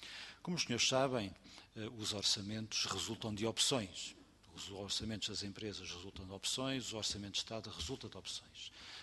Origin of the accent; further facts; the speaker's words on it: Castelo Branco, Portugal; Eu que vivo, que sou natural do distrito de Castelo Branco e conheço o distrito de Castelo Branco, vivo lá, continuo lá a viver, continuo lá a ter os meus amigos, a manter a minha vida